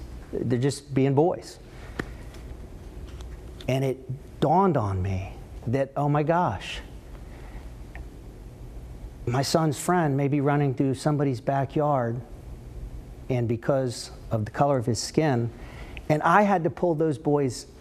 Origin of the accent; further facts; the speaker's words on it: Florida, United States; born there; I was born in South Florida. As a kid, I wasn't raised to see color.